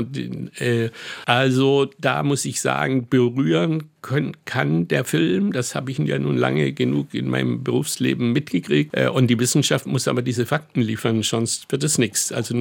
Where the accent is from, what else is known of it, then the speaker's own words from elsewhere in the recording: Southern Germany, Germany; wie man in Süddeutschland sagt, wo ich herkomme